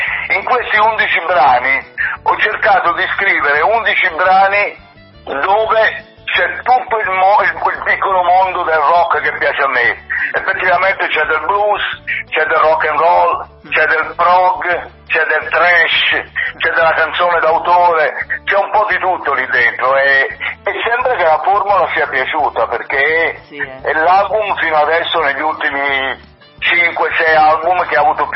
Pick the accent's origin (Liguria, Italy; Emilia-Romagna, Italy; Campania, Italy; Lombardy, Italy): Campania, Italy; Pomigliano d'Arco; ripartiamo col tour con la band da Pomigliano d'Arco, da Napoli. Ho voluto iniziare dalla mia terra proprio